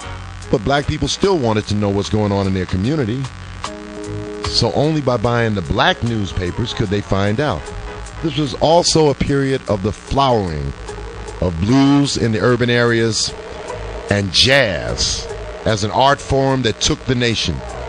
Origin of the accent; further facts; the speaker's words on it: New York, United States; And I'm a little kid from New York. I don't know. I'm telling everybody, I'm from New York.